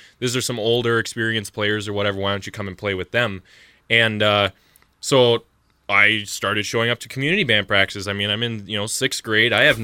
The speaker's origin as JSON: {"language": "English", "region": "Minnesota", "country": "United States", "tie": "born or raised there", "said": "we grew up in Stearns County"}